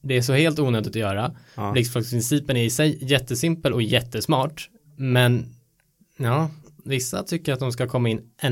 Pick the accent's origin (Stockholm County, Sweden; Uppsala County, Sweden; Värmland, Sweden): Stockholm County, Sweden; Stockholm; det kan bero på att jag är dum stockholmare